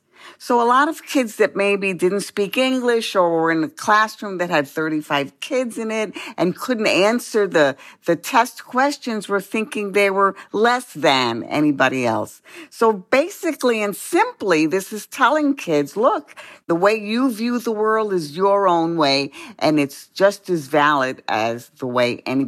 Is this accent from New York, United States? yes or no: yes; New York City, New York, United States; I was born in New York City. I was born in Bellevue Hospital and raised in the Bronx.